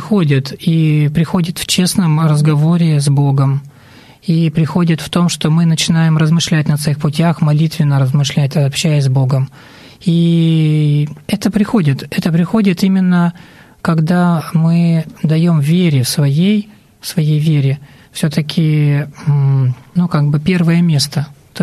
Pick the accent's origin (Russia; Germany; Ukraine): Russia; Far East; Я сам с Дальнего Востока